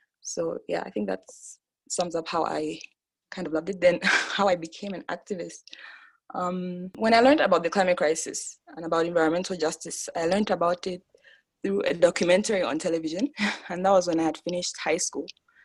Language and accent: English; Zambia; I am a climate and environmental justice activist from Zambia.